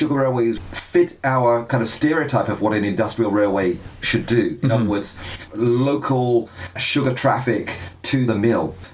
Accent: Wales, United Kingdom; as a Welsh person, it's nice to think about Taiwan as being similar to the size of Wales.

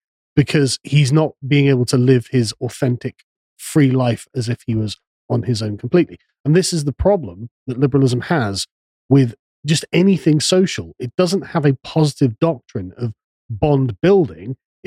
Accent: England, United Kingdom; which, of course, as an Englishman, we would like

